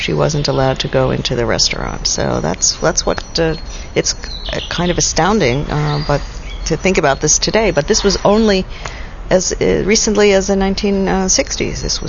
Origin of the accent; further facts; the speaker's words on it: Baltimore, Maryland, United States; I grew up in Baltimore, Maryland, which was in the near south of the United States.